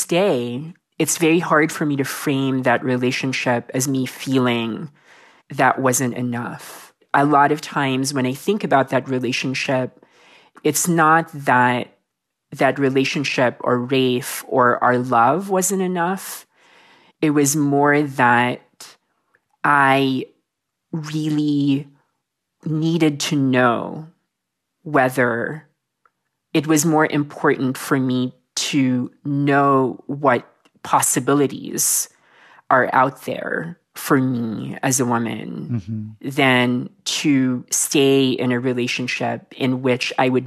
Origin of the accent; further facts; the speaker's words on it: Philippines; I was a little boy who had pale skin and light blonde hair in a really rural area of the Philippines.